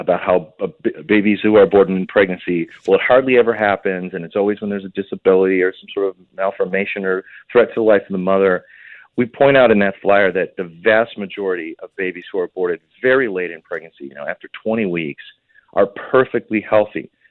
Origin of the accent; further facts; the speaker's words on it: Illinois, United States; Other states, though, like my home state of Illinois, are moving in the other direction.